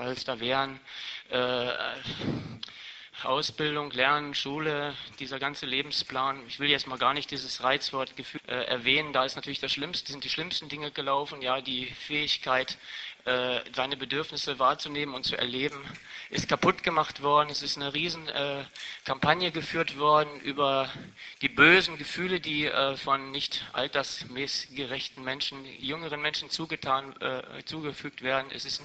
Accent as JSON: {"language": "German", "town": "Nuremberg", "region": "Bavaria", "country": "Germany", "said": "Ich komme aus Nürnberg."}